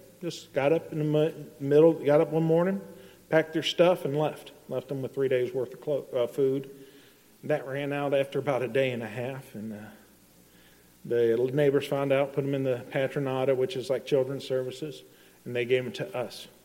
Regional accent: Akron, Ohio, United States; But we grew up in Akron, Ohio. Originally a Buckeye, please don't hate me. That's where my parents hatched me.

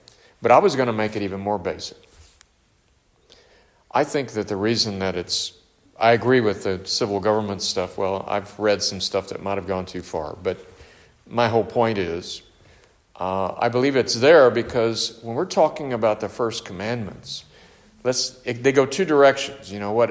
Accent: the South, United States; Of course, I grew up in the South, so that's different culture.

